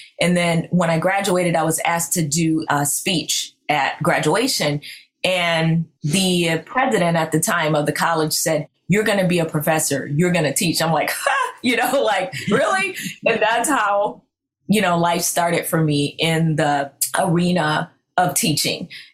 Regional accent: Florida, United States; I'm born and raised in Florida

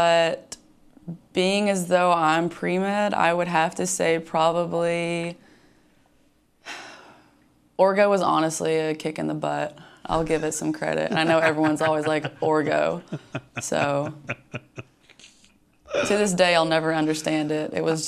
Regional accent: Georgia, United States; Athens is about hour 15, hour and a half from my hometown. We used to drive down when I was little and watch the Georgia games

